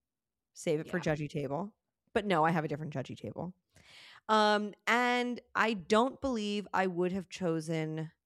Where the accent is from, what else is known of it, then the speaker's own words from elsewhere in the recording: Pennsylvania, United States; Nancy, you've never been to a Cracker Barrel. I'm from Pennsylvania. I've been to a Cracker Barrel.